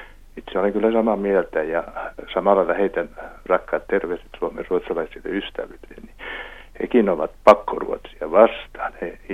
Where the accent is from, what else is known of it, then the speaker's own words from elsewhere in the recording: Savonia, Finland; Siitä mä olen savolaisena ja urheilijana ylpeä